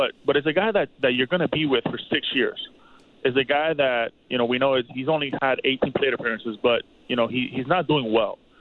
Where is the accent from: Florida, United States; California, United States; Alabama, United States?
Florida, United States; Miami; See, for me, I'm a guy from Miami. I grew up going to the Orange Bowl.